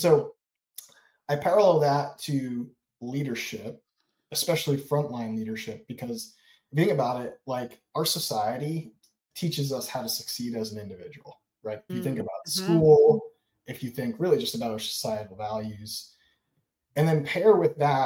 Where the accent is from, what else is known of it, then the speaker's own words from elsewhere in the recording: New York, United States; I grew up in New York, so I never touched a weapon before I entered the military.